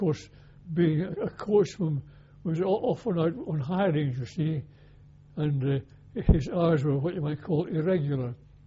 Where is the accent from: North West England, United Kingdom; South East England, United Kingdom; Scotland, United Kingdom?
Scotland, United Kingdom; Edinburgh; born there; I was born in Edinburgh.